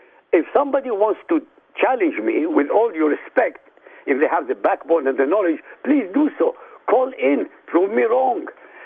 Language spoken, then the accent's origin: English; Iraq; born there; first language Arabic; English is a second language; Ladies and gentlemen, I was born in Iraq. My mother tongue is Arabic.